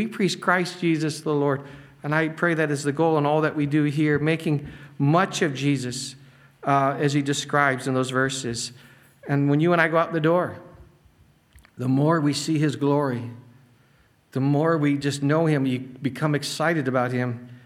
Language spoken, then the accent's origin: English; United States; I'm an American.